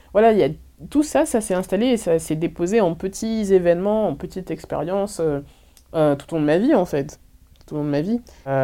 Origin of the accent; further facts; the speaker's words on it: France; born there; alors que je suis née en France comme tout le monde